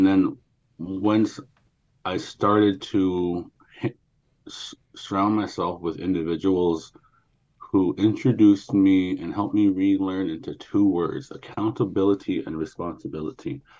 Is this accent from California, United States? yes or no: no; Metlakatla, Alaska, United States; I'm from Metlakatla, Alaska, you know